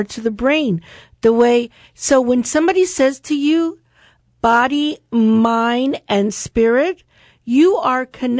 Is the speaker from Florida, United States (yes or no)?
yes; Florida, United States; Well, I grew up here in Florida, and I don't remember doing that, but...